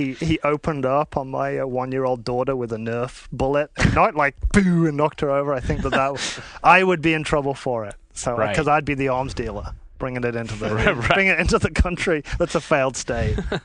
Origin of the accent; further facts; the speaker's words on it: England, United Kingdom; now in United States; But to me, like I'm from England, so I don't care that my son like plays with toy guns.